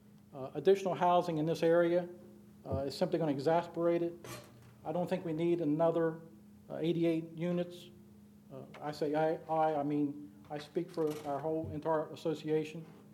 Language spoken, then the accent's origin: English; Delaware, United States; born and raised in Delaware.